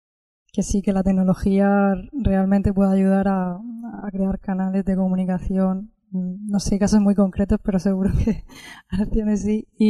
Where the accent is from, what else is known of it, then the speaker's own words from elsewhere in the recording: Murcia, Region of Murcia, Spain; yo soy de Murcia